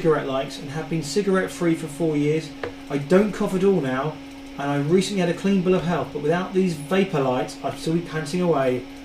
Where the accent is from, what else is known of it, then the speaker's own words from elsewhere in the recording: Southend-on-Sea, East of England, United Kingdom; we're from South End in Essex, and we've been here now for 6 years.